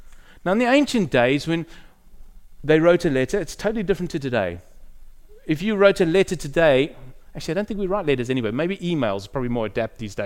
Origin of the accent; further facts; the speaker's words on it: South Africa; I come from South Africa, as I've said earlier.